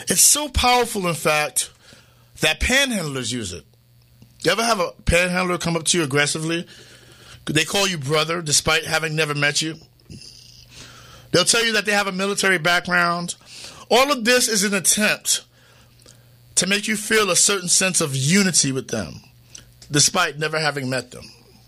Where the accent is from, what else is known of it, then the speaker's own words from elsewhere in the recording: Harlem, New York, United States; now in Connecticut, United States; You all know that I'm originally from Harlem. But then New York City's rent got too damn high, and so now I'm here in Connecticut on an extended vacation